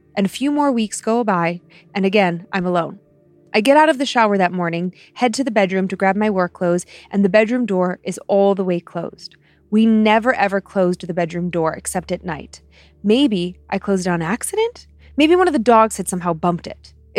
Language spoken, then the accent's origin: English; Tennessee, United States; now in Florida, United States; We're originally from Tennessee. We've lived here once before.